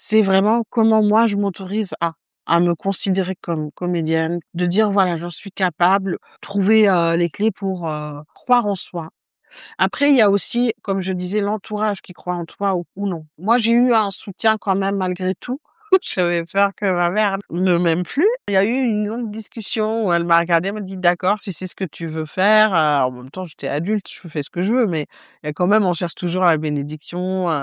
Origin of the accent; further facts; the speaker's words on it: Oran, Oran Province, Algeria; moved away as an adult; now in France; Je suis comédienne algérienne, j'ai grandi à Oran. Je suis arrivée en France à l'âge de 26 ans, voilà, en 2009.